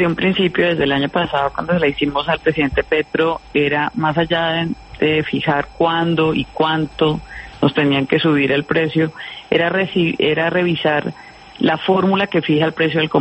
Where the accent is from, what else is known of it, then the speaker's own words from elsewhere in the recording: Colombia; nosotros compramos como colombianos